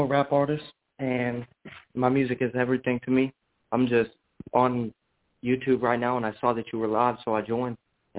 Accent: Washington, United States; now in Texas, United States; I'm from Washington State originally, but I've been in Texas since 2006.

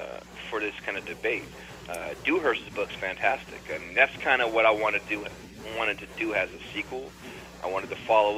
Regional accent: Seattle, Washington, United States; Well, I've always been fascinated by Lewis and Clark, probably from growing up around Seattle

